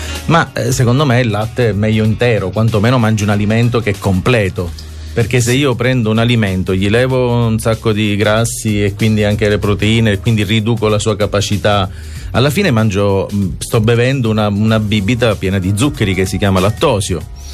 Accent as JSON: {"language": "Italian", "region": "Sicily", "country": "Italy", "said": "io sono siciliano, vado in giro per l'Italia"}